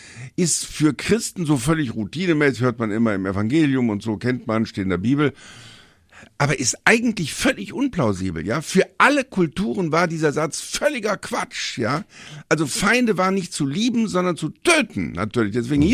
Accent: Cologne, North Rhine-Westphalia, Germany; dass ich dem Papst die Hand gebe und sage, ich bin aus Köln.

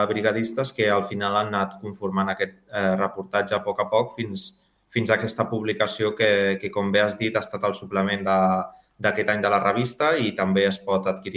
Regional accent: Cambrils, Catalonia, Spain; al meu poble, a Cambrils

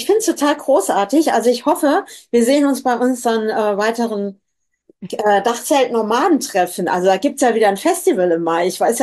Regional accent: Dillenburg, Hesse, Germany; Ja, ich komme ja aus der Ecke von Dillenburg und so ursprünglich.

